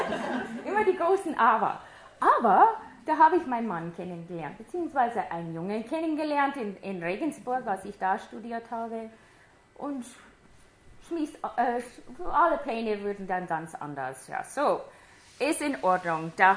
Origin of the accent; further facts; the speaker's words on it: Alabama, United States; German is a second language; moved away; Ich bin aus Alabama. Und zwar seit lange, lange her wohnte ich in Alabama. Da bin ich aufgewachsen in eine gläubige Familie